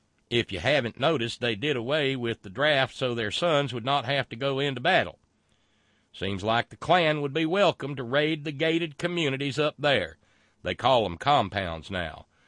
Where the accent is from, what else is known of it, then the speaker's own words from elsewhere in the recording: Alabama, United States; Hell, I'm from Alabama. I don't even know where Linden, Alabama is.